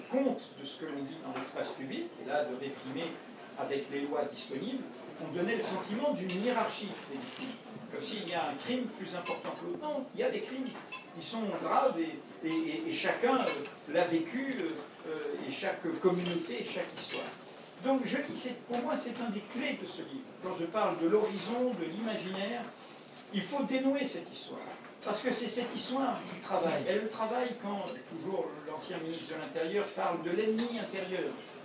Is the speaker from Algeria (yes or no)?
yes; Algeria; also born or lived in French Antilles; Moi, j'ai grandi aux Antilles et en Algérie, je suis un produit de cette histoire, tout en n'étant pas moi-même issu de ces territoires.